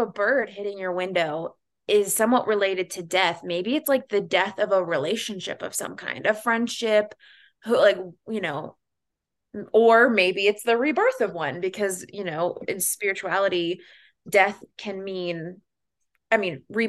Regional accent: Virginia, United States; I grew up in Virginia.

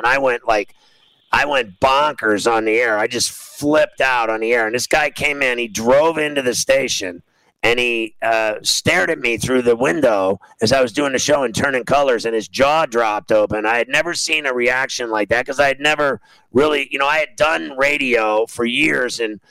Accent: Pittsburgh, Pennsylvania, United States; Obviously I love Pittsburgh. It's my hometown.

